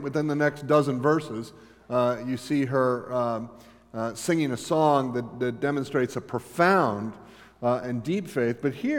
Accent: Florida, United States; I grew up in South Florida, and a huge Latino influx while I was living there.

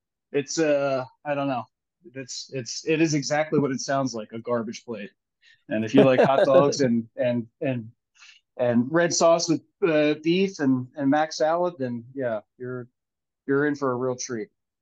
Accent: Philadelphia, Pennsylvania, United States; now in Watkins Glen, United States; I'm a Philadelphia guy. I'm not from Watkins Glen, but you know, we're a 4-hour drive to New York City.

